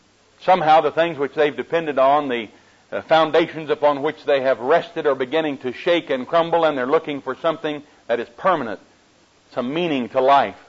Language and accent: English; Oklahoma, United States; accent: Oklahoma; that my Oklahoma accent will not be a problem to you in these moments that we have together.